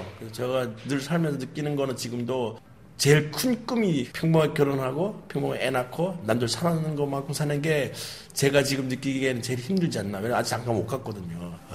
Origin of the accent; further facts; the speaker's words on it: North Korea; now in South Korea; 소개를 이제 호스트가 저보고 이제 북한에서 왔다 그러는 거예요.